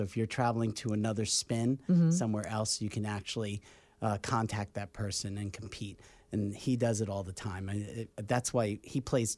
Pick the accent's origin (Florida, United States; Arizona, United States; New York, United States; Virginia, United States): New York, United States; I grew up on Long Island, so you would see a ping pong table in a garage.